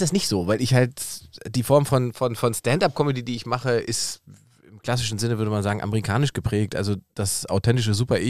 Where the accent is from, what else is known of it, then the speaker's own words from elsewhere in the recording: East Germany, Germany; Ich bin ja Ossi seit Geburt. Und ich habe schon mein letztes Soloprogramm damit verbracht, über meine ostdeutsche Herkunft auch zu sprechen.